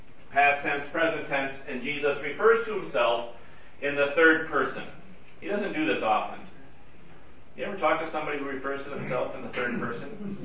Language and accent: English; United States; I'm an American and I'm a man, I don't do that.